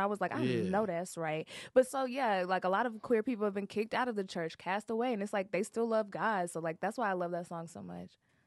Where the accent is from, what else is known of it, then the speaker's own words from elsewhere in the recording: Texas, United States; Luckily, I grew up in Texas with, like, some good pastors.